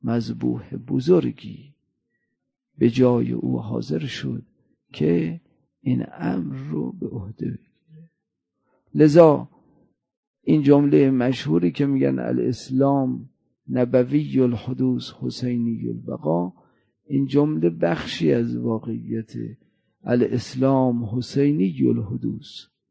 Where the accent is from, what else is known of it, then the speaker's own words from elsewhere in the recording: Iran; ما ایرانی هستیم